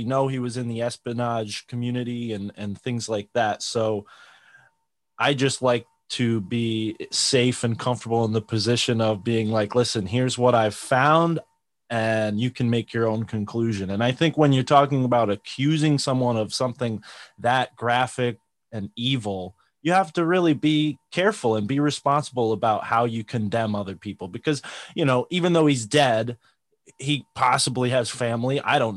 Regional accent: Connecticut, United States; I grew up in Connecticut as a Roman Catholic

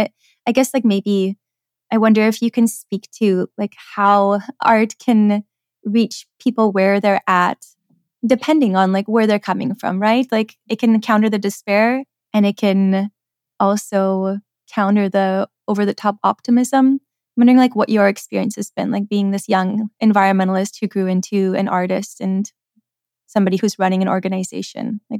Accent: Czechia; I'm not American, actually. I'm from the Czech Republic. And the Czechs, you know, we come from this like very like dark communist past.

